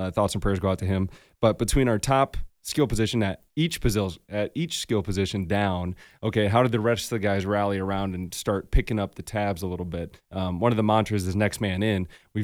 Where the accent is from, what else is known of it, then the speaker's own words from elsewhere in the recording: South Dakota, United States; Even though I'm from South Dakota, I was a quote city boy. Granted, I lived in, you know, a town of maybe 2,000